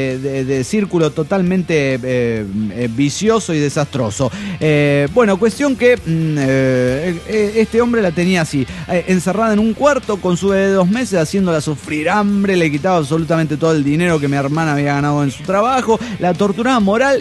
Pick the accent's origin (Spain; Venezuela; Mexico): Mexico; Pachuca, Hidalgo; de Pachuca, Hidalgo, México.